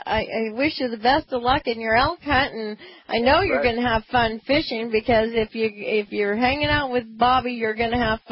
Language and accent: English; Arizona, United States; Well, I'm from Arizona, and we do a lot of elk hunting, you know, over in Arizona